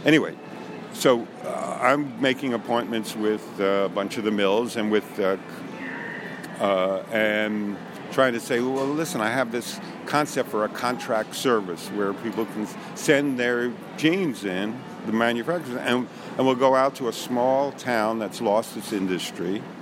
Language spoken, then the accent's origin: English; New York City, New York, United States; also born or lived in California; I know me in New York. I grew up in New York. I'm a fucking New Yorker.